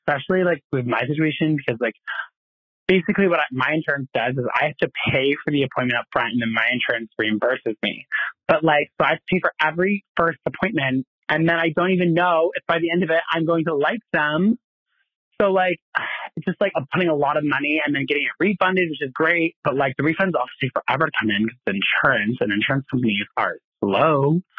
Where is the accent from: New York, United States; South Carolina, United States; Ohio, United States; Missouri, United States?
New York, United States; I'm from Central New York.